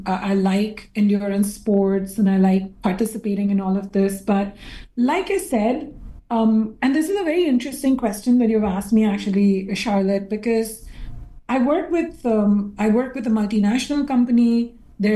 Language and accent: English; India; now in Canada; I personally felt it as an Indian immigrant in Canada.